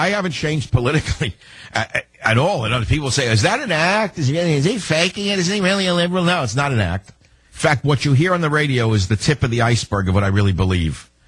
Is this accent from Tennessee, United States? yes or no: no; Queens, New York, United States; I grew up on Utopia Parkway in Queens, New York, in an attached house, one of those little...